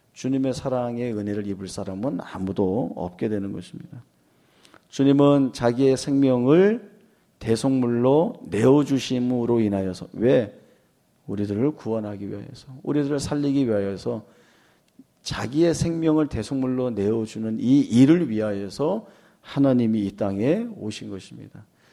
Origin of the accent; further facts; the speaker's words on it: Mapo-gu, Seoul, South Korea; 제가 어렸을 때 마포구에 살았는데요. 동네에 거지 한 분이 계셨어요.